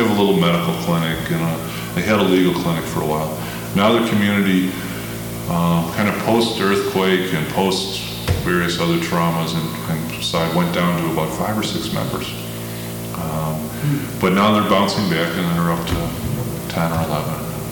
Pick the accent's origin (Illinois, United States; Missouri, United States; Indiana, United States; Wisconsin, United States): Illinois, United States; Chicago; It's much more devastating to see than New York or the northern cities, you know, that I'm familiar with growing up in Chicago.